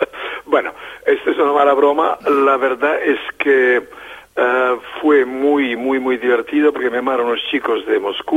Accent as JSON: {"language": "Spanish", "country": "Spain", "said": "Y yo no soy francés, soy arquitecto francés, pero soy español."}